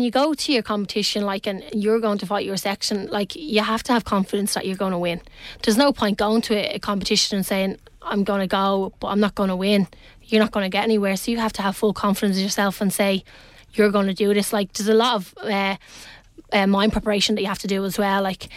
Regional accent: Baldoyle, Leinster, Ireland; I was originally from Mayclare in Baldoyle.

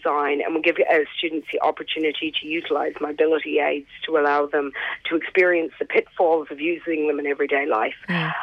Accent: New Zealand; I'm a Kiwi

